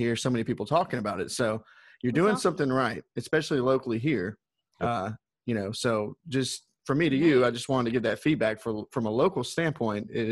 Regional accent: Nashville, Tennessee, United States; I'm born and raised in Nashville. I hope that you cannot tell from the accent, but I am from here

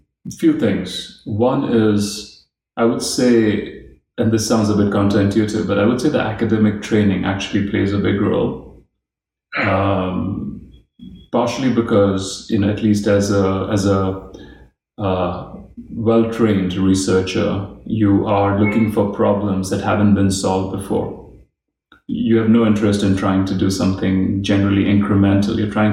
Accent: India; also born or lived in Kerala; I was born in Kerala, but never really lived there, except visit and vacations. My dad was an engineer, and my mother was a homemaker. And we grew up all around India.

